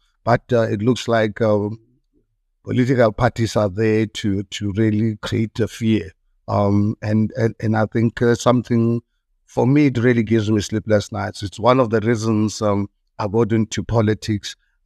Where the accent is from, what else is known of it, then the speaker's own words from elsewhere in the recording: South Africa; 1994, as a South African, for the first time, I voted